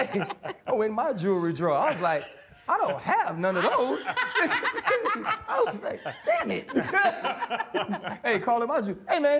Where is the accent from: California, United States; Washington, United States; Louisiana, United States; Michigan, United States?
Louisiana, United States; New Orleans; I'm from New Orleans.